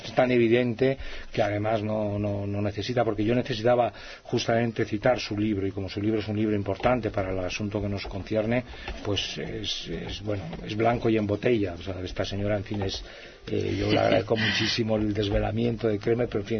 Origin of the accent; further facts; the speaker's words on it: León, Castile and León, Spain; pero yo soy un escritor de León, esta es una novela de León